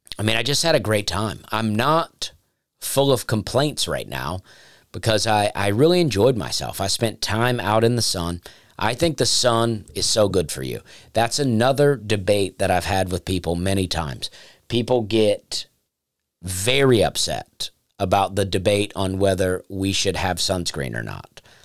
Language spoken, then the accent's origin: English; Alabama, United States; also born or lived in Charleston / Tennessee; I am from Alabama, and I love to go back to Alabama. I love to support Alabama.